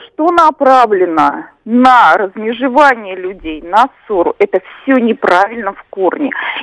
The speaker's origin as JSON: {"language": "Russian", "region": "Moscow", "country": "Russia", "said": "я из Москвы"}